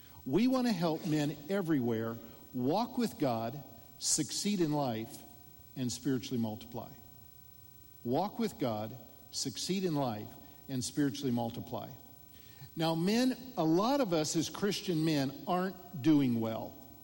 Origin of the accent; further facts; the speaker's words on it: Omaha, Nebraska, United States; Now, I'm from Omaha, Nebraska. Who knows where Omaha is?